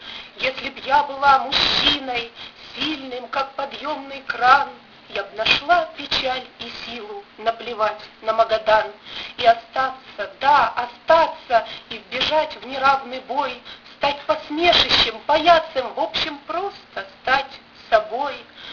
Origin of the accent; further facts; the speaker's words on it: Kyiv, Ukraine; Я киевлянка, поэт, без пяти минут счастливый человек.